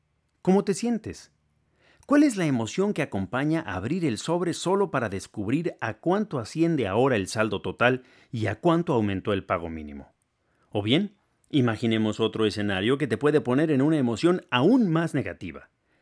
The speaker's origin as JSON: {"language": "Spanish", "country": "Mexico", "said": "En México, de donde yo soy, una de las expresiones más comunes"}